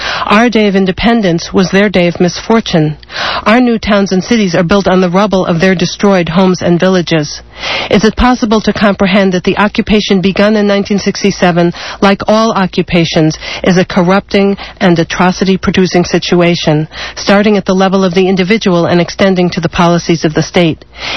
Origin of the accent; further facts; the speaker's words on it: Boston, Massachusetts, United States; a nice Jewish girl growing up in Boston